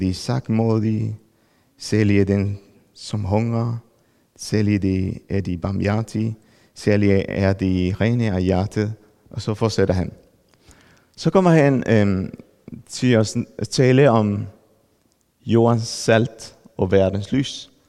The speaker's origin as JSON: {"language": "Danish", "country": "Peru", "second_language": "Danish", "moved": "yes", "lives_now": "Denmark", "said": "Jeg kommer fra Peru. Flyttede her i 2006. Jeg er gift med en bornholmer."}